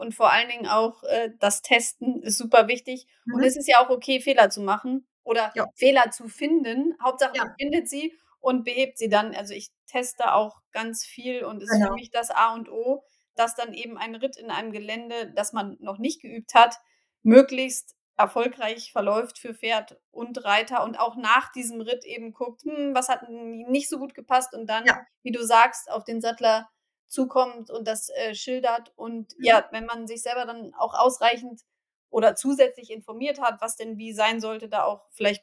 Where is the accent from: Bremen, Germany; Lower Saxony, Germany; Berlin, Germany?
Bremen, Germany; ich komme übrigens ursprünglich aus Bremen.